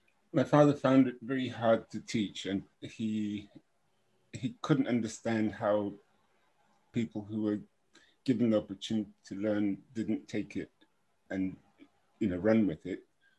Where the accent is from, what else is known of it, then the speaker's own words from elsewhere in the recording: Johannesburg, Gauteng, South Africa; I was born in South Africa, lived for 7 years in Johannesburg, but some of my time was also spent in the rural areas where my mother came from, amongst the Bedi people.